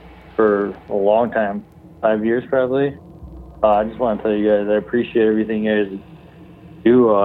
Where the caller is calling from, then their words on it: Illinois, United States; from Illinois.